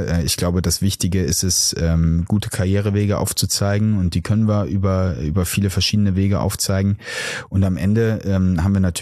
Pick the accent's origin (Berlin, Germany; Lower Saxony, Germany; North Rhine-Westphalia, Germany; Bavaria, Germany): North Rhine-Westphalia, Germany; Delbrück; born or raised there